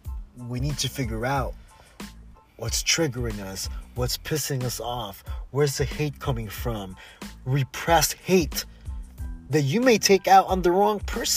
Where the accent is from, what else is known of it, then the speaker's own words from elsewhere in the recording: Philippines; Me being Filipino, connected, like, I'm connected with the Hispanics so much because we're all immigrants. We all immigrated from a country.